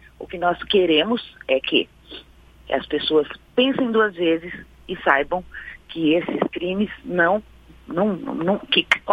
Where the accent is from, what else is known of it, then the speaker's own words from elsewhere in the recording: Mato Grosso, Brazil; bom dia aí para os ouvintes de Mato Grosso, que você acabou de citar na minha terra.